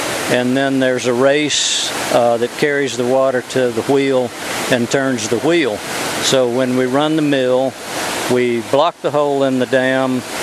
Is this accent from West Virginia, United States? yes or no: no; Atlanta, Georgia, United States; I grew up in Atlanta, and I used to come up here when I was 18 to get away from the city.